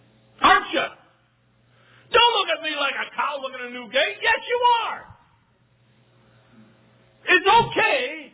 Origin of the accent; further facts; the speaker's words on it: Montana, United States; also born or lived in Michigan; I'm from Montana. I may have been born in Michigan, but it was before I knew what Montana was.